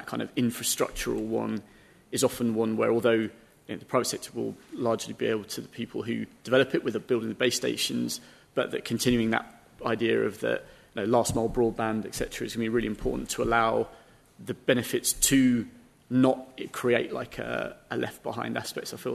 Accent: Stevenage, East of England, United Kingdom; I grew up just outside of London, in Stevenage, and I used to work in Bangladesh.

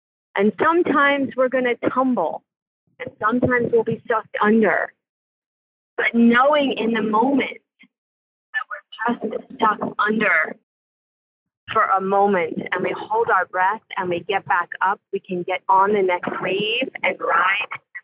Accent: East Coast, United States; I was raised on the East Coast.

